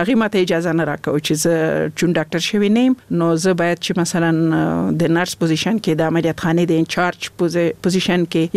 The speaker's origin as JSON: {"language": "Pashto", "region": "Laghman", "country": "Afghanistan", "also_born_or_lived": "Nangarhar", "said": "زه خپل د لغمان ولایت يم"}